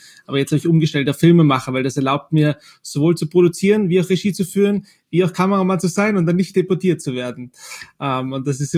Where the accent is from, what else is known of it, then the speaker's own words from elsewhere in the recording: Austria; hey, ich komme aus Österreich